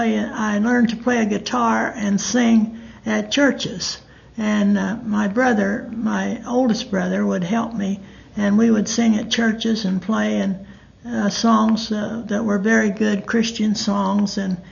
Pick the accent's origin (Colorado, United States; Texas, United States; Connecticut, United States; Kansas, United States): Kansas, United States; Wichita; I grew up in Wichita, Kansas. We finally moved to Wichita, Kansas.